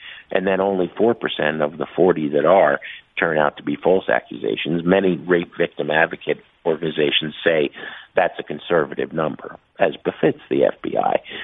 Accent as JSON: {"language": "English", "town": "Hoboken", "region": "New Jersey", "country": "United States", "tie": "born or raised there", "said": "I grew up in Hoboken, Jersey City, played in lots of bands with first-generation Cuban immigrants."}